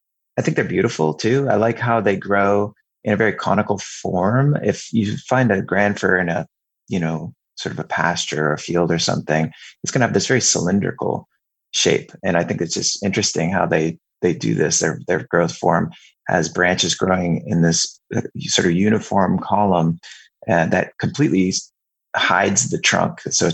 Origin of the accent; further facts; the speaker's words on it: Whidbey Island, Washington, United States; I grew up partly on Southwest Whidbey Island